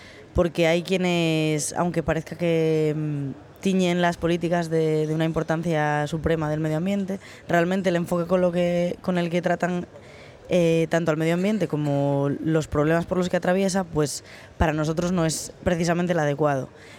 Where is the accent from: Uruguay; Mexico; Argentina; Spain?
Spain; Asturias; yo vengo de Asturias